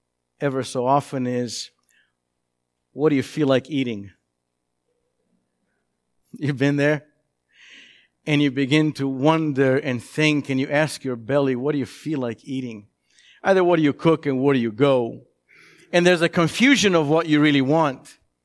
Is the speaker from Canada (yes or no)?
no; Romania; now in Chicago, United States; So in our Romanian church growing up in Romania or even in Chicago